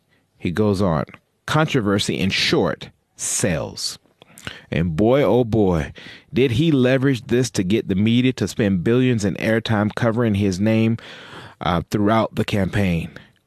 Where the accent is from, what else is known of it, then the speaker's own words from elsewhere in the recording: United States; As an American, I was locked in from the beginning of the election